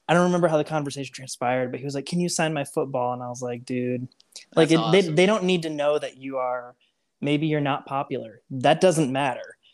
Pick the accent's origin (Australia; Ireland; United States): United States; Michigan; now in Nashville, United States; When we come back to Michigan, it's actually very sentimental for me, because that's my hometown. Coming back to Michigan. And there's going to be a lot of people there that maybe have known me before I even moved to Nashville.